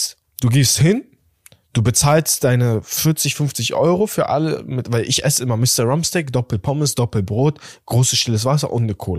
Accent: Berlin, Germany; als Berliner

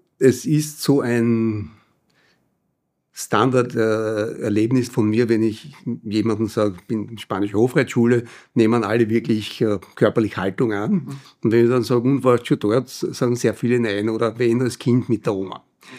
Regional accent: Vienna, Austria; als Wiener

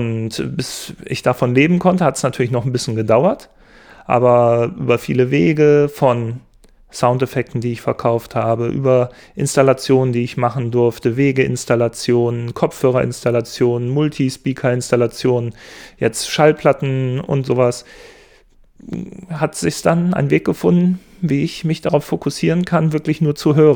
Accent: Essen, North Rhine-Westphalia, Germany; Ich komme auch aus Essen, genau

